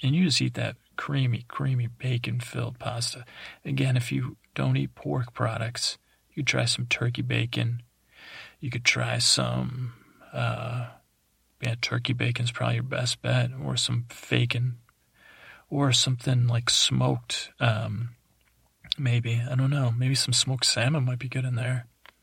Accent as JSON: {"language": "English", "region": "East Coast", "country": "United States", "tie": "born or raised there", "said": "And actually, I grew up on the East Coast."}